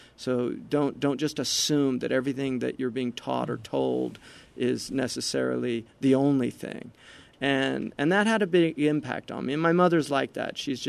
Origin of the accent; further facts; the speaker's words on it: California, United States; I grew up in the Bay Area, and I'm from a pretty eclectic family.